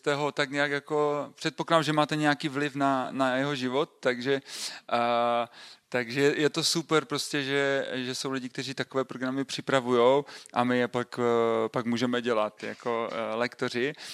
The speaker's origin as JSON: {"language": "Czech", "town": "Ostrava", "region": "Moravian-Silesian Region", "country": "Czechia", "also_born_or_lived": "Opava", "lives_now": "Tábor, Czechia", "said": "Vlastně jsem Ostravák, nevím, jestli to jde slyšet z akcentu, ale už tam nebydlím, vlastně nějakou dobu jsem strávil v Opavě 8 let a teďka 2 roky jsem přestěhovaný do jižních Čech, do Tábora nebo Sezimova Ústí, které je u Tábora"}